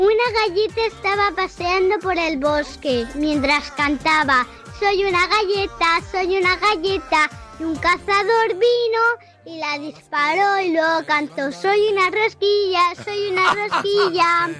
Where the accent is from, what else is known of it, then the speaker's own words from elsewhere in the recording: Vidreres, Catalonia, Spain; de Vidreras.